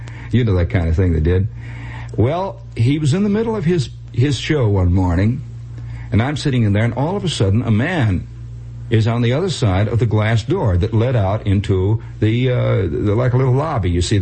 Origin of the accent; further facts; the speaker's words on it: New York, United States; You know, I'm from New York. And it's a fascinating kind of provinciality.